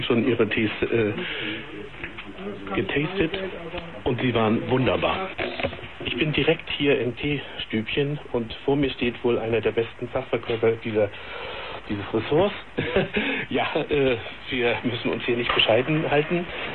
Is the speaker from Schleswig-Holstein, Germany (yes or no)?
yes; Flensburg, Schleswig-Holstein, Germany; Ich komme aus Flensburg.